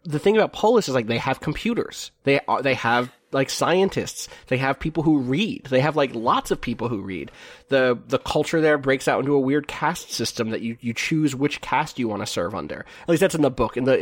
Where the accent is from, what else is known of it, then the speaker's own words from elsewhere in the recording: New York, United States; I'm from New York. My subway stations are cramped.